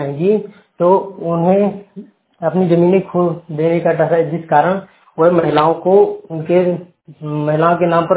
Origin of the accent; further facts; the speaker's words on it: Purushottampur, Uttar Pradesh, India; मैं श्रावस्ती जिले के अंतर्गत पुरुषोत्तमपुर गांव का निवासी हूँ।